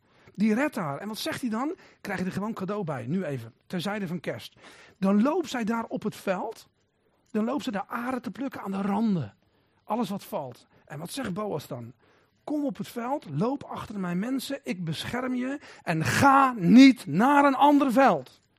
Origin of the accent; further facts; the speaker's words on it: South Holland, Netherlands; Ik ben een Westlander, blijf een Westlander.